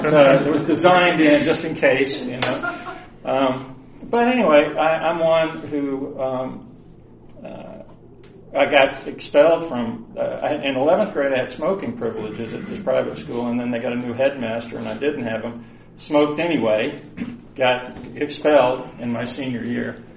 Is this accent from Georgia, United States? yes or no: yes; Atlanta, Georgia, United States; born there; I was born in 1955. I'm 67 years old. I was born in Atlanta. I used to say I was one of the rare Atlanta natives